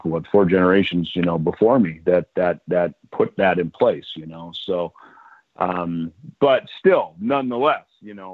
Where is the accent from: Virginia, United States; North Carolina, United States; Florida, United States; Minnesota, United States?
Minnesota, United States; When I was growing up, and certainly in a rural area like Minnesota, I lived on a farm. I mean, I was 3 hours from Minneapolis